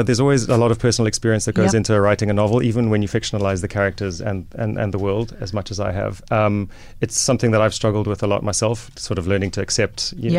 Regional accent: South Africa; as a South African

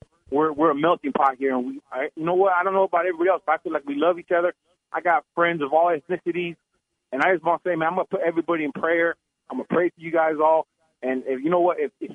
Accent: California, United States; That's why I'm glad I was born and raised in California.

